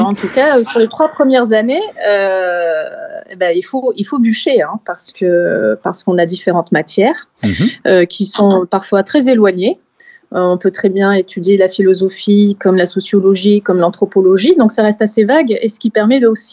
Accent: Bordeaux, Nouvelle-Aquitaine, France; born there; Eh bien, je suis née à Bordeaux. J'ai fait mes études de psychologie à Bordeaux suite à un baccalauréat littéraire.

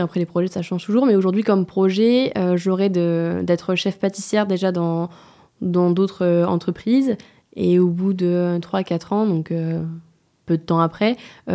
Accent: Lyon, Auvergne-Rhône-Alpes, France; Moi, je suis lyonnaise. Je viens de Lyon.

